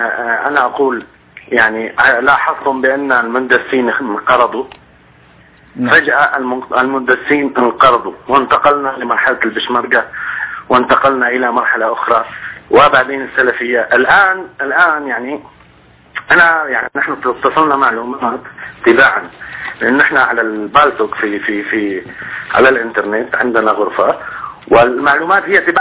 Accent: Homs, Homs Governorate, Syria; انا حمصي.

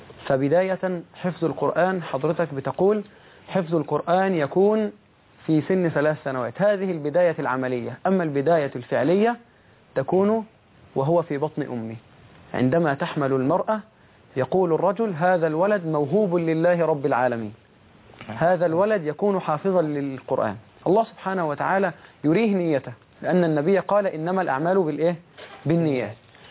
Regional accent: Al-Qarateen, Giza Governorate, Egypt; لم يجد في قريتنا، هي تسمى قرية القراطيين بمركز أوسيم محافظة الجيزة، وهي 6 أكتوبر حاليا

